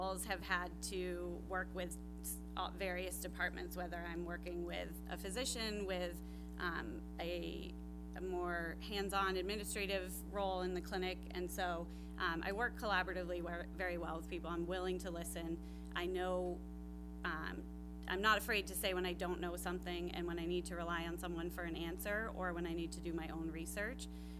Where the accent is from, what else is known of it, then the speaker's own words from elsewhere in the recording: Hingham, Massachusetts, United States; As I said before, I was born and raised in Hingham. I returned 15 years ago to start my family. I care deeply for this town.